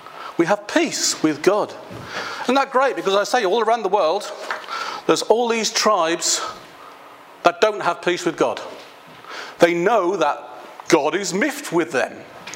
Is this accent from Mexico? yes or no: no; Belfast, Northern Ireland, United Kingdom; Because I'm from Sandy Row in Belfast.